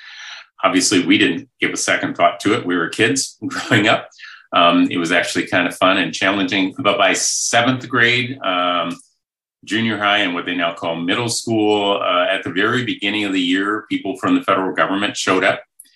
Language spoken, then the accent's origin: English; Iowa, United States; During the time that I was growing up in Iowa, which was during the 60s, 1960s